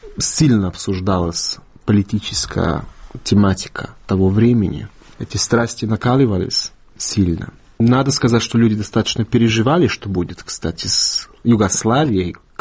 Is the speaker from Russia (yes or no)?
no; Maribor, Drava, Slovenia; Russian is a second language; Ну, я родом из Марибора, как вы уже сказали. Это второй город Словении.